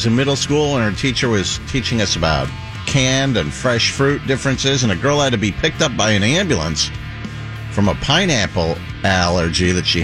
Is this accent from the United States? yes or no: yes; Las Vegas, Nevada, United States; It was a big story when I grew up in Las Vegas.